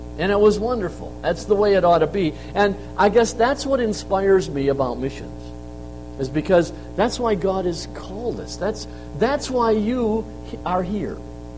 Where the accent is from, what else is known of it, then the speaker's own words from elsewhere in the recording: New York, United States; moved away as an adult; now in Pigeon, United States; But yes, I grew up in Western New York and helped pastor a church there for quite a few years, was in construction there. And then in 1990, we moved to Pigeon, Michigan